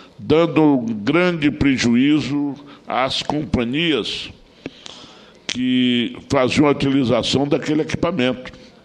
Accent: Brazil; como brasileiro, eu tenho o dever e a obrigação de associar-me ao discurso

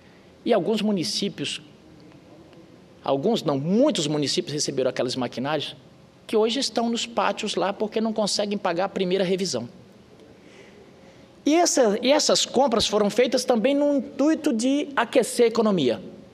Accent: Northeast Region, Brazil; e eu como nordestino

